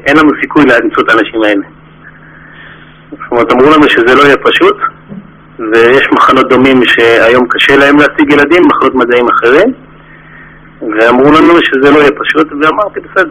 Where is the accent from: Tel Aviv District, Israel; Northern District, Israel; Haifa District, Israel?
Haifa District, Israel; Kiryat Ata; אני במקור מקריית אתא, והייתי תלמיד טוב במתמטיקה